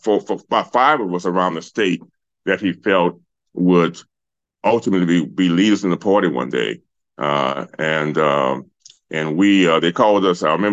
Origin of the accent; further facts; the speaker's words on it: Luxury, Louisiana, United States; I'm from a small town in St. James Parish, Luxury, Louisiana. Small town of 5,000 people, and we're about midways between New Orleans and Baton Rouge.